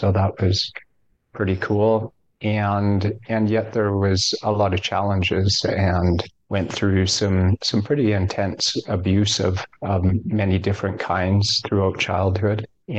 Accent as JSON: {"language": "English", "town": "Revelstoke", "region": "British Columbia", "country": "Canada", "tie": "born there", "said": "I was born in Revelstoke, BC. Small mountain town, and we worked in forestry and we built log homes."}